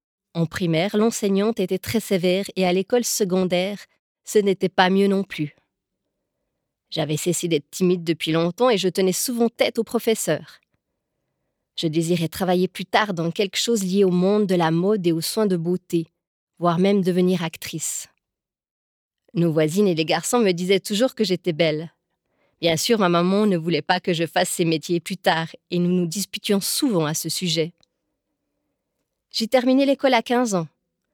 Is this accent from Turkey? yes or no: yes; Adana, Turkey; now in Vallorbe, Switzerland; je vis à Valorbe depuis 4 ans. Je me suis mariée il y a 2 ans. Mon bébé a 6 mois. Je viens d'Adana, une ville de population turque, kurde et arabe. J'ai grandi dans un quartier périphérique avec mon petit frère que j'adore.